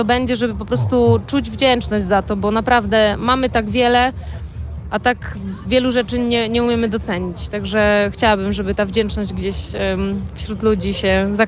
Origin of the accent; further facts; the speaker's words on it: Subcarpathian Voivodeship, Poland; now in Warsaw, Poland; ja jestem z Bieszczad